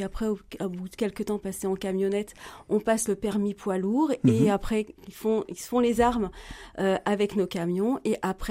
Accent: Roanne, Auvergne-Rhône-Alpes, France; j'ai 52 ans, je suis originaire de Roanne, j'ai un fils

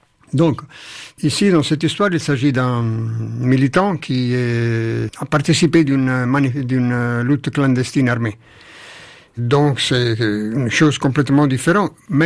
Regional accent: Naples, Campania, Italy; French is a second language; moved away as an adult; Non, c'est la ville où je suis né et grandi jusqu'à 18 ans. Donc c'est la ville de mon adolescence, de ma langue maternelle, de mon éducation sentimentale. Et certaines de mes histoires sont coincées dans Naples.

